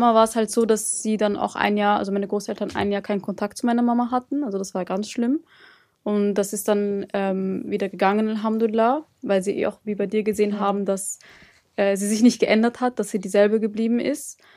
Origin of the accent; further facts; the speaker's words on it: Darmstadt, Hesse, Germany; wir sind aus Darmstadt und das ist halt so eine kleine Stadt und man kennt sich dort halt